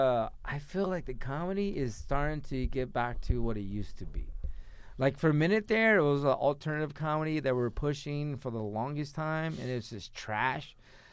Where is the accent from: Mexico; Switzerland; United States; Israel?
Mexico; Mexico City; I am from Mexico City.